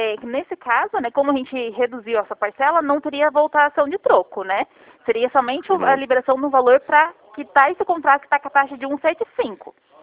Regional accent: Curitiba, Paraná, Brazil; eu sou de Curitiba, tá?

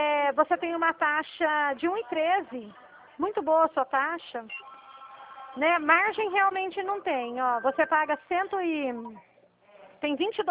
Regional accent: Dracena, São Paulo, Brazil; Eu sou do estado de São Paulo, da cidade de Dracena

